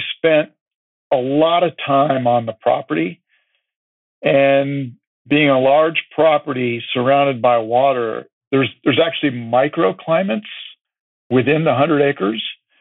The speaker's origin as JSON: {"language": "English", "region": "California", "country": "United States", "tie": "born or raised there", "said": "growing up in California, our family had been to every resort hotel on the coast."}